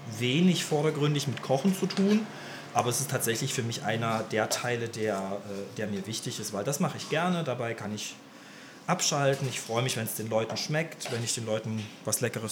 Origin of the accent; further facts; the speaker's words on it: Saxony, Germany; born there; now in Mannheim, Germany; Bin gebürtiger Sachse, wohne jetzt seit 15 Jahren in Mannheim, arbeite in Ludwigshafen.